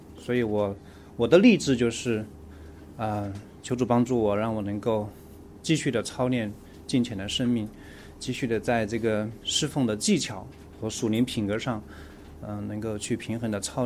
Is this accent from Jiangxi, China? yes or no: no; Sichuan, China; 大家好，我是四川的